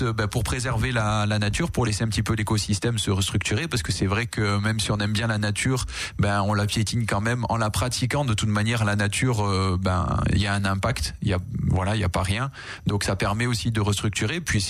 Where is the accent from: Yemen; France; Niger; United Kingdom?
France; Nice, Provence-Alpes-Côte d'Azur; Je suis niçois à la base et donc je connais bien le coin et j'ai toujours exercé ici.